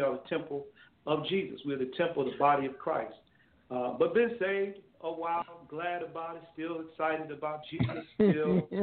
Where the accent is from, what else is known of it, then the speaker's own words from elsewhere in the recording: Chicago, Illinois, United States; You know, I was raised in Chicago, kind of cut my teeth through PAW, Pentecostal Assemblies of the World, in ministry